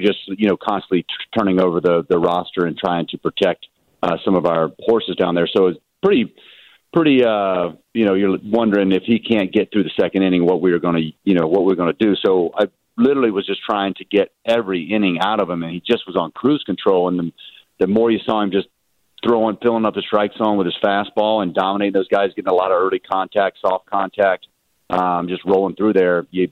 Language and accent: English; the South, United States; My dad, I mean, my dad, we're from the South. I don't think We wear too many robes down there